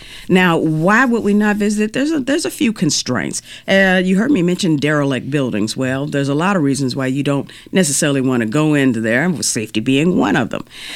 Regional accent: St. Louis, Missouri, United States; I grew up in St. Louis, and my brothers and I would go out on our adventures, or exploring, as we would call it.

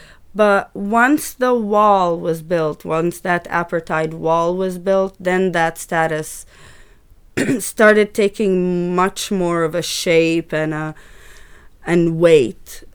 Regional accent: Jerusalem, Jerusalem District, Israel; But that was, like, the Jerusalem I grew up

